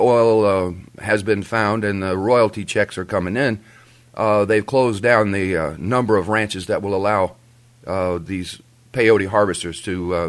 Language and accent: English; United States; The fact is that I'm an American.